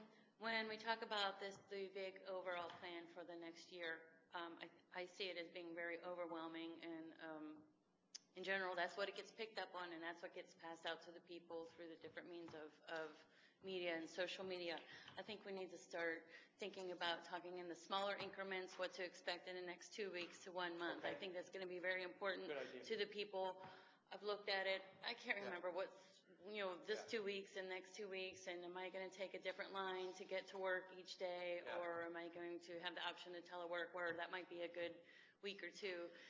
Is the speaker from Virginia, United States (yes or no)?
yes; Arlington County, Virginia, United States; I'm from Arlington County.